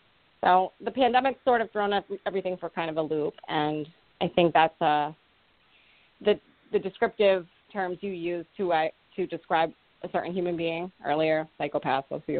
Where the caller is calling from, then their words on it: Rhode Island, United States; I'm calling in from Rhode Island.